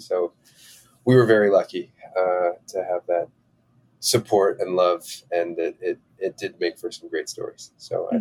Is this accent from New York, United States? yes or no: yes; Long Island, New York, United States; I think growing up in Long Island was interesting. I think, I grew up in a kind of nice middle class neighborhood, mostly white kids. As I said before, my parents were from different parts of India and spoke different languages.